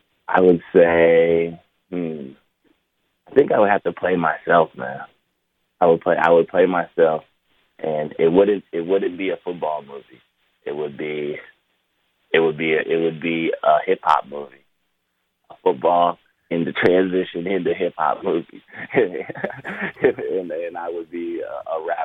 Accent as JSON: {"language": "English", "region": "Minnesota", "country": "United States", "tie": "born or raised there", "moved": "yes", "lives_now": "Florida, United States", "said": "I played hockey and soccer were my first two sports when I was growing up in Minnesota. And I loved hockey and soccer. I still love watching hockey and soccer. But when I moved to Florida"}